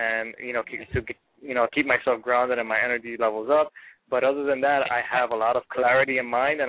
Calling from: Miami, Florida, United States; I'm calling from Miami, and I'm so happy you got my call.

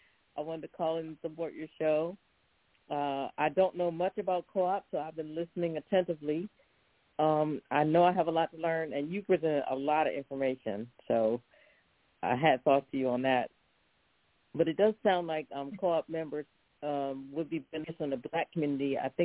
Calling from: Philadelphia, Pennsylvania, United States; calling from Philadelphia.

